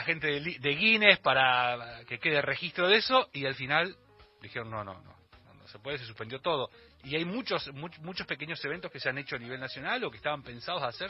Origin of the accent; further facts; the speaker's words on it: Bahía Blanca, Buenos Aires Province, Argentina; yo que vengo de Bahía Blanca